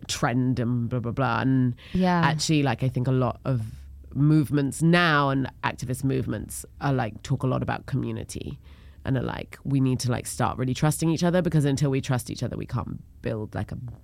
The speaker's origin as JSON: {"language": "English", "country": "United Kingdom", "said": "I'm not funny, I'm just British."}